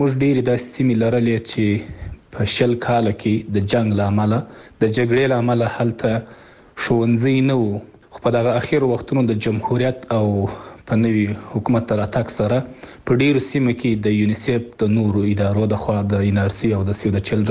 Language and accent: Pashto; Afghanistan; زما غوښتنه له اسلامي امارت څخه د یو افغان په توګه همدا ده